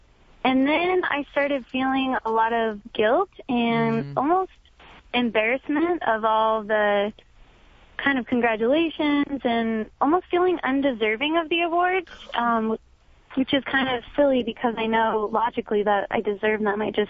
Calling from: San Diego, California, United States; San Diego.

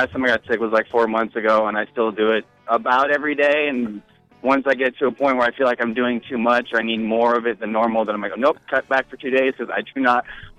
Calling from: Omaha, Nebraska, United States

